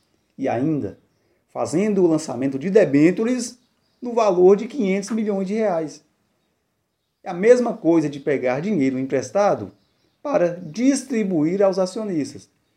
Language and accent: Portuguese; Salinas, Minas Gerais, Brazil; a exemplo da região do Vale do Jequitinhonha, norte de Minas, de onde eu sou da cidade de Salinas, então é uma região muito carente.